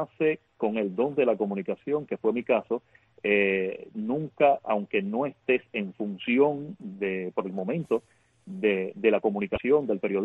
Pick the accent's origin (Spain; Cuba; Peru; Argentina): Cuba; Yo crecí con Radio Martí en Cuba.